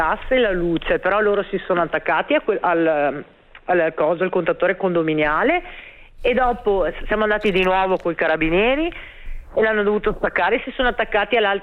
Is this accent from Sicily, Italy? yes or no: yes; Sicily, Italy; anch'io sono scura, sono siciliana